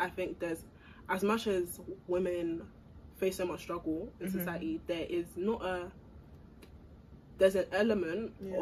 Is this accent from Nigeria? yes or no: yes; Nigeria; I'm a Nigerian babe.